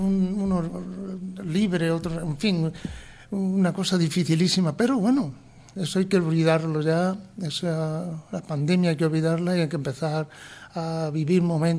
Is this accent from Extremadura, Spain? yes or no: yes; Jerez de los Caballeros, Extremadura, Spain; realidad de mi infancia en Baluengo, Probales, La Bazana, Jerez los Caballeros.